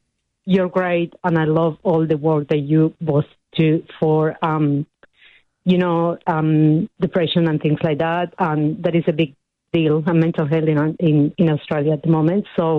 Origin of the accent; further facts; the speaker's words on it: Argentina; I'm from Argentina.